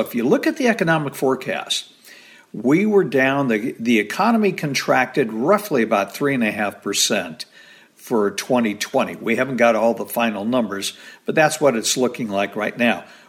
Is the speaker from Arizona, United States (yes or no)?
yes; Arizona, United States; And, you know, I grew up in Arizona.